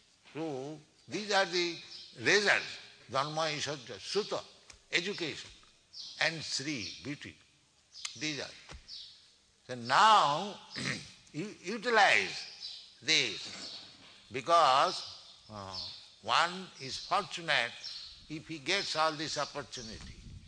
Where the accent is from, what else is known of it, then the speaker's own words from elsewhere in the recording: India; English is a second language; Of course, I am Indian, so I have tried my best to give you this Krishna consciousness.